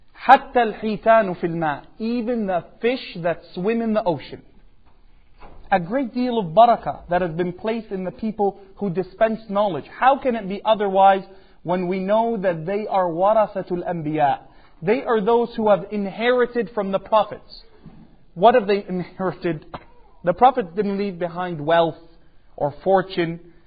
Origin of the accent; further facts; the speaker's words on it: Canada; I'm from Canada, you're from the US, we're better than you, by the way.